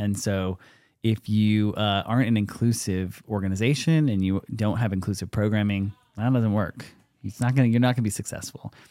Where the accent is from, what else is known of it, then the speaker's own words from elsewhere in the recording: Washington, United States; I'm from Washington State.